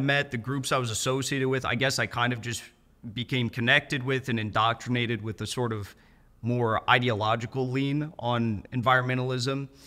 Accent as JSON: {"language": "English", "town": "San Clemente", "region": "California", "country": "United States", "tie": "born or raised there", "said": "Well, growing up in San Clemente, I was just, like, concerned about the environment because I was a surfer."}